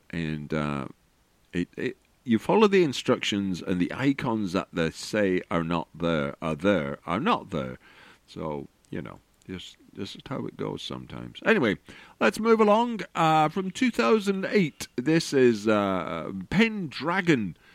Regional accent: North West England, United Kingdom; I have done a version that's about growing up in Lancashire

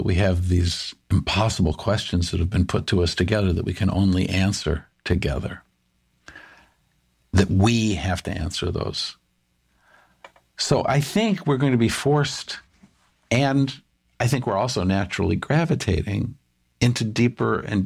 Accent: United States; I'm an American, and as an American, I need all the strength of America.

